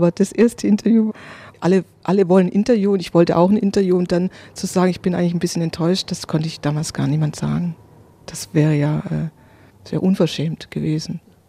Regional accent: Swabia, Germany; ich komme aus dem Schwäbisch-Bayerischen

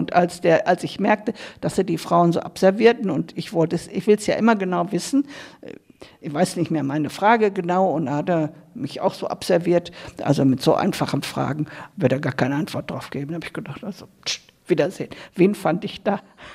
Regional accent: Germany; Woher kommst du? Ich sag, von Germany. Wie viel seid ihr? Oh, Swami, ich bin allein.

